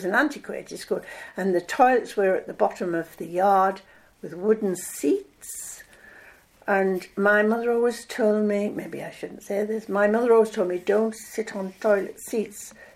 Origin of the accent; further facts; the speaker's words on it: Yarm, North East England, United Kingdom; Well, I've lived in Egglescliffe for 16 years, but I was born in Yarm.